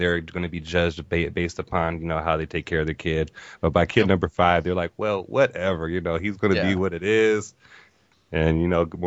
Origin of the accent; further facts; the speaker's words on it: Oakland, California, United States; It was definitely interesting. I'm a white guy, and Oakland's a chocolate city, so you could say I'm the racial minority in Oakland